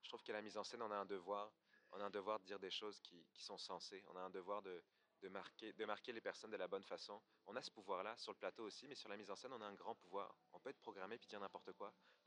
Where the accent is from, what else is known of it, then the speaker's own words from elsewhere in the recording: Quebec, Canada; accent: Québécois; Moi, j'ai un petit accent à côté de la Chine qui vient du Québec. J'ai un accent québécois un petit peu.